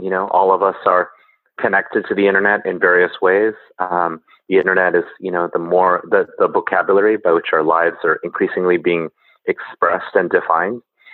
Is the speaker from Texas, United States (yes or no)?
no; Silicon Valley, California, United States; And I'm actually from Silicon Valley itself, actually. So a lot of this is also my own story.